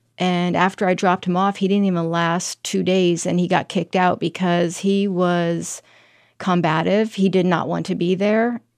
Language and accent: English; Florida, United States; why couldn't it have been in my home state of Florida?